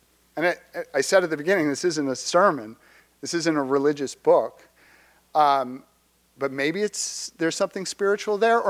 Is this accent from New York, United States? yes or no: yes; Brooklyn, New York, United States; And I grew up with him in Brooklyn Heights.